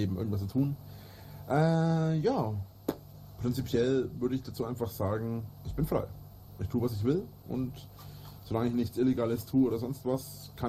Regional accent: Bavaria, Germany; Ich bin in Franken aufgewachsen. Bin ein Mittelfranke.

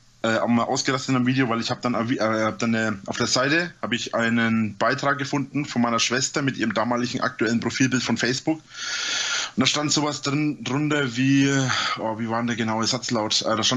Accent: Bavaria, Germany; ich wohne ja in der Nähe von Nürnberg, ich bin ja aus Franken.

